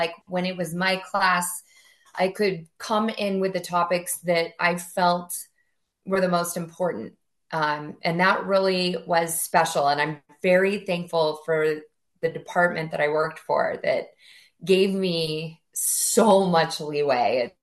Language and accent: English; Arizona, United States; So the town I was in is super high elevation.